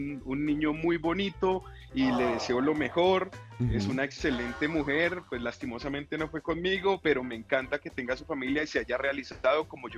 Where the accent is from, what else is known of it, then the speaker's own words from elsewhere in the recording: Colombia; Soy de Colombia.